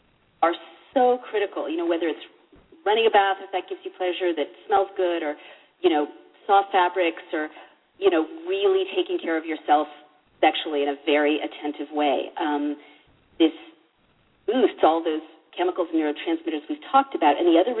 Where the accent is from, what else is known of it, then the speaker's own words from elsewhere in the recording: San Francisco, California, United States; But, look, growing up in San Francisco, I actually think it's wonderful when people, you know, have all kinds of things they